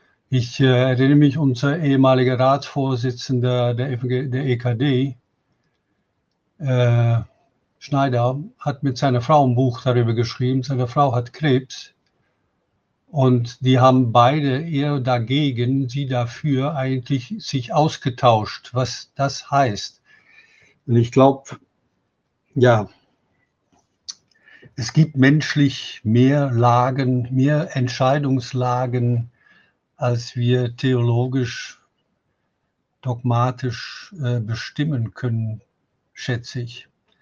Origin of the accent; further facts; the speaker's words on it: Netherlands; mir geht als Niederländer zum Thema Euthanasie natürlich ständig die niederländische Gesetzgebung durch den Kopf